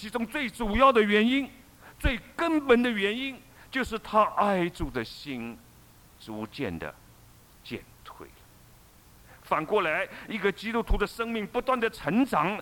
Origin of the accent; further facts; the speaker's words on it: China; 你知道我们中国人，特别是大陆的人，在文化大革命中，我们有一句非常流行的话，叫痛打落水狗。